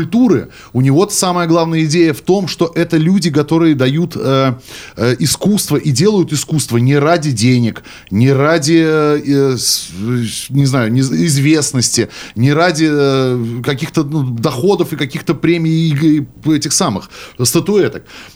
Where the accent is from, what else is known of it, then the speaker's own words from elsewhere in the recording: Pskov, Pskov Oblast, Russia; я вроде из Пскова никуда не уезжал